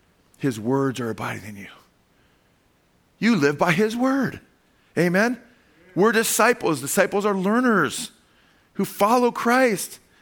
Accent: California, United States; Come on, we're from California, man. We have more grapes than anybody on earth.

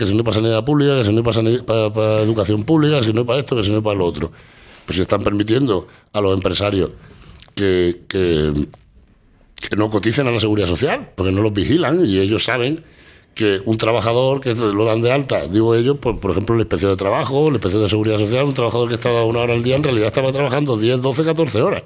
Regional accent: Granada, Andalusia, Spain; Nosotros somos andaluces, somos granadinos, vivimos aquí.

